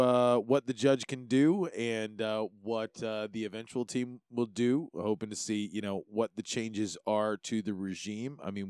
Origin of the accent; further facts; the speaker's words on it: Hawaii, United States; to serve the rest of Hawaii properly one day, I think I need to figure out how to just take care of my hometown first.